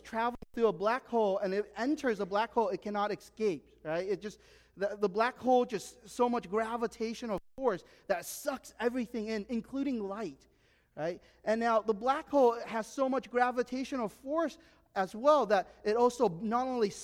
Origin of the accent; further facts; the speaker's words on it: United States; But I'm like, I'm American, right? I want America to win, you know?